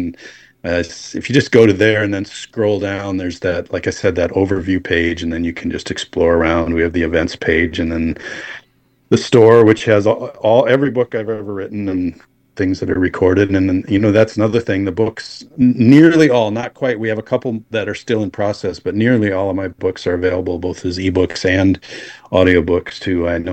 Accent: Wisconsin, United States; I'm from Wisconsin. I can tell you it's Viroqua.

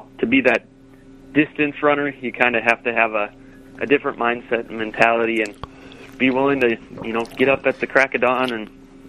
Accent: Mankato, Minnesota, United States; also born or lived in Prior Lake; Yeah, so I grew up near Mankato for through middle school, and then I moved to Prior Lake as a high schooler

